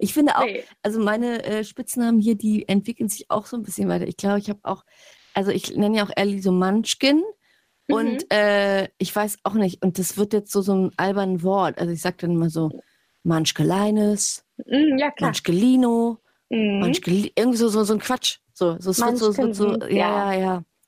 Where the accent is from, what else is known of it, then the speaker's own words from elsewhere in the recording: Turkey; das gibt es ja auch bei uns in der Türkei, so richtig aufdringlich